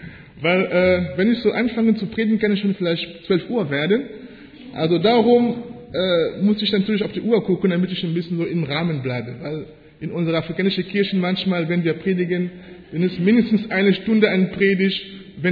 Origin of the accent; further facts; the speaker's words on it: Kelmis, Wallonia, Belgium; first language French; German is a second language; also born or lived in DR Congo; now in Germany; ich bin eigentlich in Kongo geboren, demokratischem Kongo, aber ich lebe in Deutschland schon seit 1989. Ja, und meinen Schulablauf habe ich in Belgien gemacht, in Geminisch, Kelmis da hinten auf Französisch. Das heißt, meine erste Sprache ist eigentlich Französisch, Deutsch spreche ich so nebenbei.